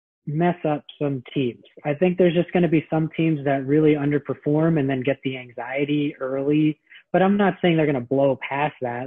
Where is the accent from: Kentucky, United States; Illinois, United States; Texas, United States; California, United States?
California, United States; San Francisco; I never had a hockey team growing up, and I didn't have a soccer team either because I grew up in San Francisco